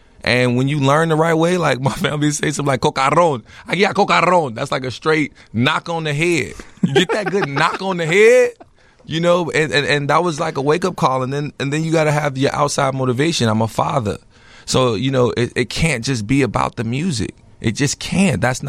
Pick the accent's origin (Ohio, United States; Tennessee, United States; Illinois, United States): Illinois, United States; Broadview; I represent Chicago, and I'm not even all the way from Chicago like that. So, like, I'm from Broadview, Maywood.